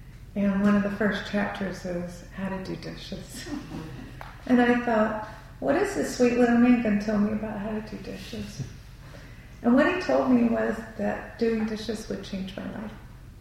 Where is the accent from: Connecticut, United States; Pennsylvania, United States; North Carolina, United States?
North Carolina, United States; I did not know very much at all about Buddhism growing up in North Carolina.